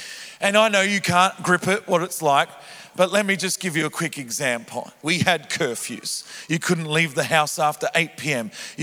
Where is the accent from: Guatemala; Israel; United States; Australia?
Australia; Melbourne, Victoria; also born or lived in Adelaide / Cairns; Some of you know, I'm from Melbourne. I'm from Planet Shakers Church. I wasn't always from Melbourne. I've had a life of basically moving around wherever my dad pastored a church, really. Born in Adelaide, lived there for a few years, moved to Cairns in Queensland.